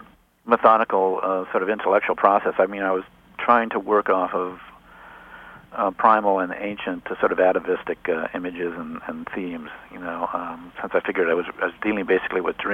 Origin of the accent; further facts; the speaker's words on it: Cleveland, Ohio, United States; Cleveland, Ohio. It wasn't like I was living out in the middle of in a holy roller territory. It was just a fundamentalist Baptist church